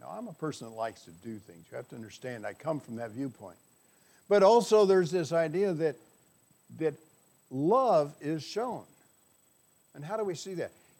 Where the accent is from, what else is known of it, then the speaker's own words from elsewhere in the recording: Wisconsin, United States; I come from Wisconsin. We're in the north. It's going to freeze up there.